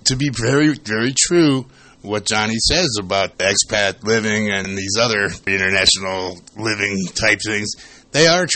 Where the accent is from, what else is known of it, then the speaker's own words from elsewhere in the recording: Sheffield Village, Ohio, United States; I'm from Sheffield Village, Ohio. That's 25 miles west of, guess where? Cleveland.